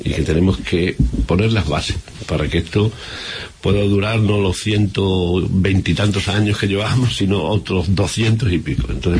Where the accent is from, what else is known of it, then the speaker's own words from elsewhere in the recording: Badajoz, Extremadura, Spain; estoy jubilado y estoy dedicándome a una acción. Y como soy de Badajoz, me gusta mucho la gente, quiero muchísimo a esta ciudad y a esta región